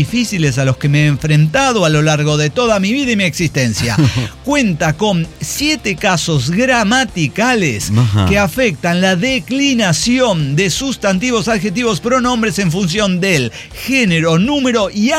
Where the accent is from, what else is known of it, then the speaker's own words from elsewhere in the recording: El Salvador; Y yo soy latinoamericano, yo soy salvadoreño.